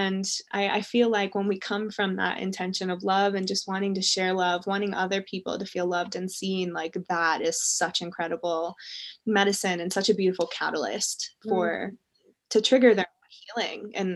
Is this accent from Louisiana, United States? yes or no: yes; New Orleans, Louisiana, United States; Like, I grew up in New Orleans, and like, party culture is so interwoven into way of life.